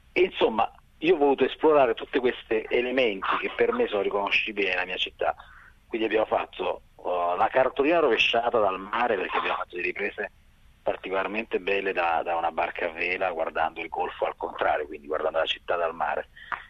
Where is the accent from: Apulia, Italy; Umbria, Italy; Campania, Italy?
Campania, Italy; Naples; essendo io napoletano, essendo io un appassionato di sartorie